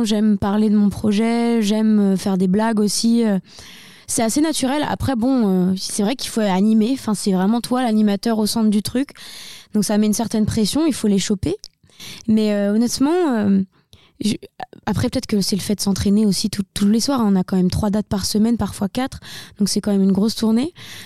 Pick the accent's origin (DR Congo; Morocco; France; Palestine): France; Bourgogne-Franche-Comté; accent: Burgundy; j'ai toujours mon petit accent. On sait que je viens de Bourgogne.